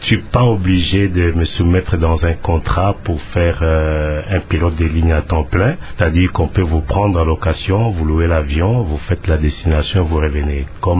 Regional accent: Kinshasa, DR Congo; à Kinshasa, j'ai grandi principalement dans la commune de Bandalungwa. Et c'est là aussi que j'ai fait mes études primaires à l'école catholique Saint-Cassien.

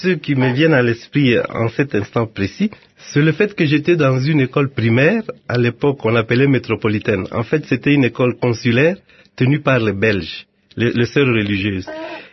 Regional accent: Mapangu, Kasaï, DR Congo; born there; Je suis né à Mapangu. Oui, oui, c'est au Kasaï occidental.

